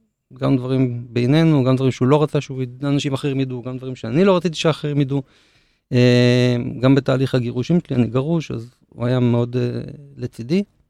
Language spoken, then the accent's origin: Hebrew; Haifa, Haifa District, Israel; also born or lived in Africa; אני מחיפה.